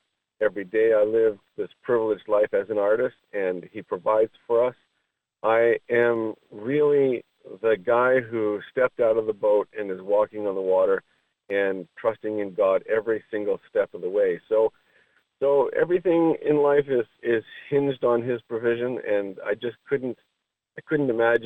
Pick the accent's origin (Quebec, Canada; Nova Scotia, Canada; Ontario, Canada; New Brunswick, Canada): New Brunswick, Canada; a third-generation Christian, and my father, my grandfather, and we hail from the New Brunswick area of Canada.